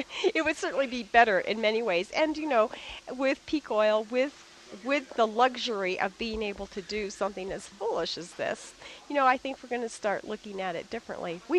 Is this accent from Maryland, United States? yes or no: no; California, United States; because of when I grew up and growing up in California and actually having a backyard one could eat from.